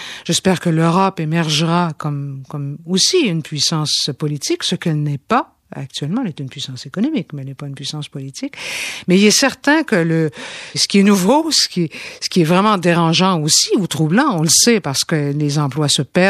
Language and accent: French; Quebec, Canada; Il y en a encore un peu chez nous, au Québec et au Canada.